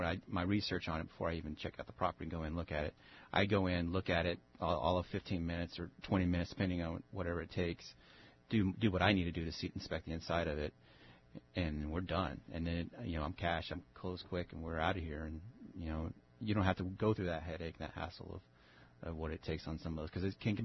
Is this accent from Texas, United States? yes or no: yes; Texas, United States; my growing up in Texas and with the whole Bible Belt, you know, there's a lot of fear factor that my family put into me with the Book of Revelations